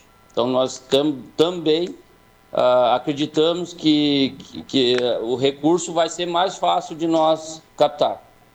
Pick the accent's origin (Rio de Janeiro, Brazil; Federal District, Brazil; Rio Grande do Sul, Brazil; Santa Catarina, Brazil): Rio Grande do Sul, Brazil; São Francisco de Paula; Bom, falar um pouco da minha terra, né? Isso. São Francisco de Paula é muito parecido aí com a região de Lagoa Vermelha, tanto que a gente faz parte aí dos campos de cima da serra, né? Os campos de altitude.